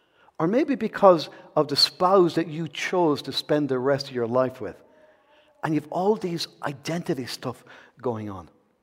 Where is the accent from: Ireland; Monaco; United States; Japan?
Ireland; Enniscorthy, County Wexford; So I grew up in Enniscorthy, 8 sisters and 3 brothers.